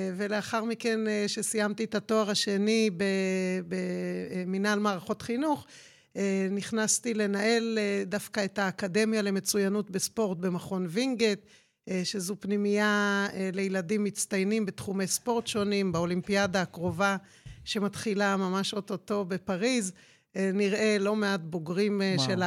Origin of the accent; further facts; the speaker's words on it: Ein Shemer, Haifa District, Israel; נולדתי בקיבוץ עין שמר של השומר הצעיר, מבואות עירון, גדלתי שם במוסד החינוכי, אפילו התחתנתי שם, אפילו נולד לי ילדי הראשון